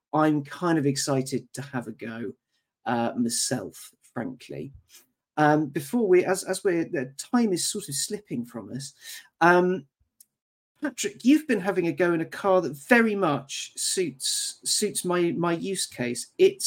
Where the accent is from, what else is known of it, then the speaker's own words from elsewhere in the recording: Cambridge, East of England, United Kingdom; So I grew up in Cambridge, and there's lots of little villages outlying it.